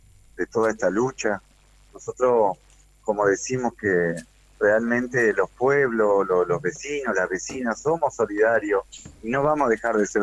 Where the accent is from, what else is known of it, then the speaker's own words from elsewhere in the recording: Gualeguaychú, Entre Ríos, Argentina; Nosotros somos de Gualeguaychú